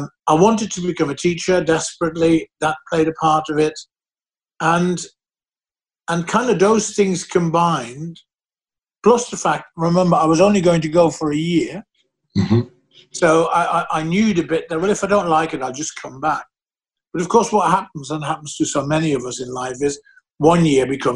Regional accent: Netherlands; growing up in the Netherlands and leaving it

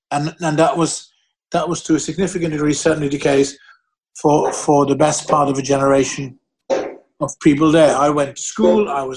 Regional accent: Netherlands; growing up in the Netherlands and leaving it

